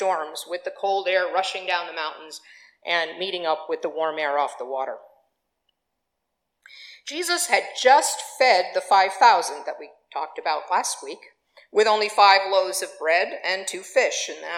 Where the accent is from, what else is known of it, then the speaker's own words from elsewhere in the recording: Southbury, Connecticut, United States; I grew up here in Southbury, and our home was on Lake Soar.